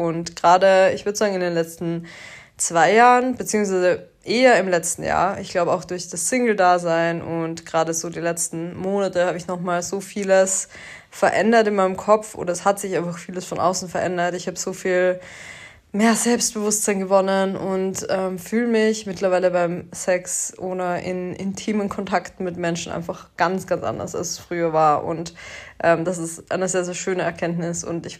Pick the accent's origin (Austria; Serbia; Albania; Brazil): Austria; Styria; Ich komme ja aus einem kleineren Ort in der Nähe von Graz, aber trotzdem ist Graz irgendwo meine Heimat